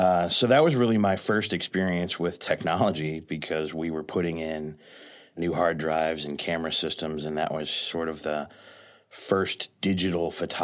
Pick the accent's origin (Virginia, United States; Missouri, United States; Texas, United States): Missouri, United States; St. Louis; I grew up in South St. Louis. I've been a St. Louis kid my whole life.